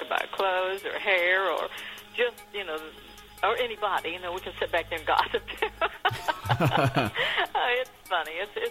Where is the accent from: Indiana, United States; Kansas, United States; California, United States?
Indiana, United States; Wabash; I grew up in Wabash, Indiana, and we used to get quite a bit there.